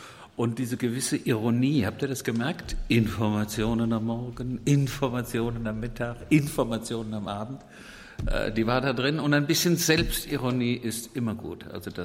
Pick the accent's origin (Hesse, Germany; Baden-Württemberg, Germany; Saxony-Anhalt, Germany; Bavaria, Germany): Hesse, Germany; Limburg; der Nassauischen Landeszeitung in Limburg, meine Heimatstadt.